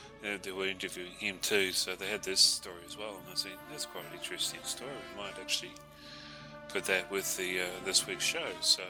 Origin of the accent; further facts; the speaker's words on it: New Zealand; New Zealand.